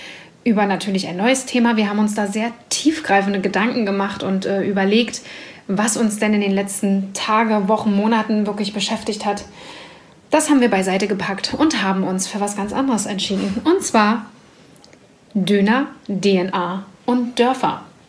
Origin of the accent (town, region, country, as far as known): Berlin, Germany